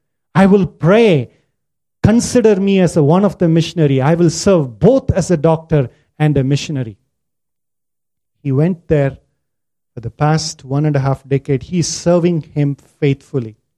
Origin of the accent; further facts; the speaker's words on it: India; Dr. Ashok was a young boy several years ago in my hometown. He studied medicine. In India, if you study medicine, you're one of the top cream of the students from the high school.